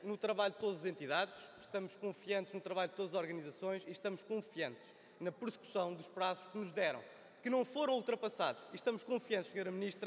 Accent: Fundão, Castelo Branco, Portugal; No Fundão, da cidade de onde eu sou oriundo

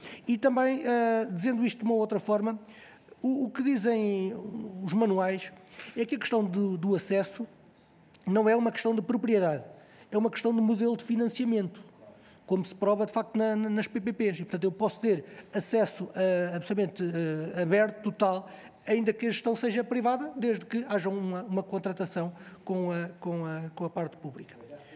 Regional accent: Portugal; para todos nós, enquanto portugueses, nós todos devemos exigir

